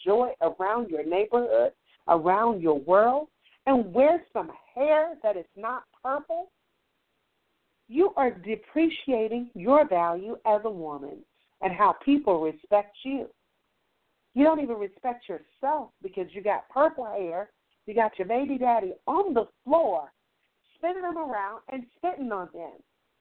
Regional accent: Mechanicsville, United States; yes, I'm from Mechanicsville all the way, 280 Richardson Street, apartment 4, ever.

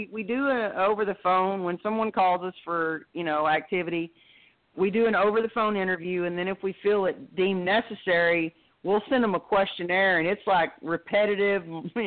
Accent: Texas, United States; accent: Texas; because if I say that with my Texas accent, it doesn't quite come out right sometimes.

